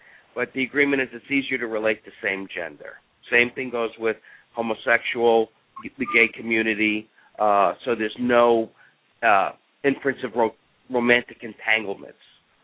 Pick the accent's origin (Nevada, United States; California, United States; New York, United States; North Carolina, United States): New York, United States; accent: New York; Yeah, I've been gone a long time. I think the reason why most of my New York accent still there is that I'm not smart enough to lose it.